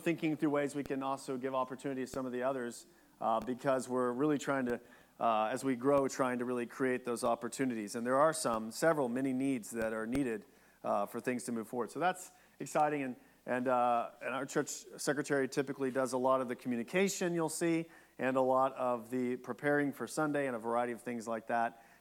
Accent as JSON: {"language": "English", "town": "Bastrop", "region": "Texas", "country": "United States", "tie": "born or raised there", "said": "Bastrop. I was born in Texas, but grew up here. My family's from East Texas."}